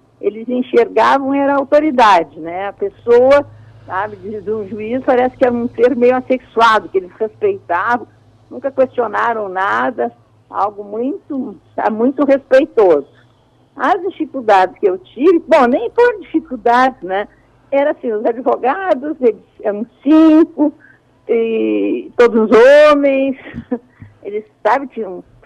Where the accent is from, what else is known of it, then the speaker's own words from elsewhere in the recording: Santiago, Rio Grande do Sul, Brazil; Eu sou natural de Santiago.